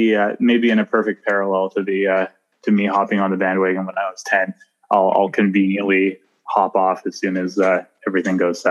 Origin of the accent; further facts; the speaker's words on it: Nova Scotia, Canada; moved away as an adult; No, I'm from the East Coast of Nova Scotia. So okay. I came here for university 8 years ago, probably within a week of 8 years ago now.